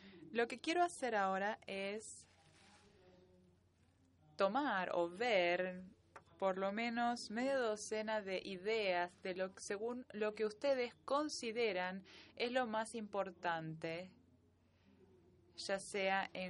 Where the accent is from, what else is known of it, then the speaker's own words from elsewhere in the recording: Costa Rica; de Costa Rica. Trabajamos en estaciones de televisiones